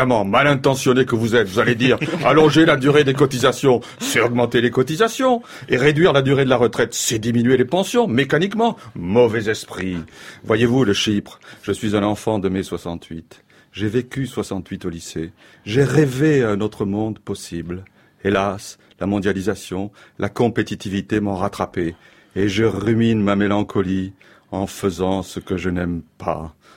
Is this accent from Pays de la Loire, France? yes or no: yes; Mauléviers, Pays de la Loire, France; born there; Je suis né à Molévrier dans le Maine-et-Loire. Amen. Molévrier qui fut au cœur de la guerre de Vendée. Papa était ouvrier agricole. Maman était couturière. J'ai fait mes études primaires à l'école catholique de Saint-Joseph.